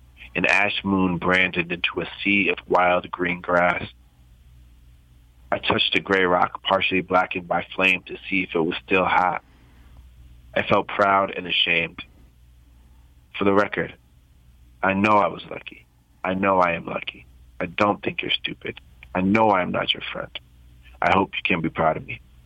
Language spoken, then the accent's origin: English; Queens, New York, United States; I was born in Queens. I spent most of my life within, like, probably 300 miles of where I was born. I'm from New York, and I've been in New York.